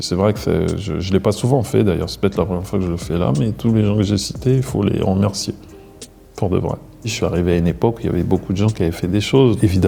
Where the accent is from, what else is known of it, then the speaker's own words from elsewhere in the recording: Maisons-Alfort, Île-de-France, France; Je viens de Maison Alfort. Non, d'où tu viens? Ah oui, mes parents, ils sont du Cameroun.